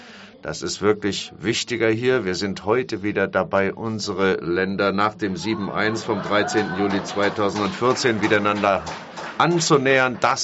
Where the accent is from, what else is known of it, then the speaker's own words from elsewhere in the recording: Pará, Brazil; now in Belém, Brazil; Ich bin selbst am Rio Tapajós geboren. Meine Eltern sind dort einfache Kleinbauer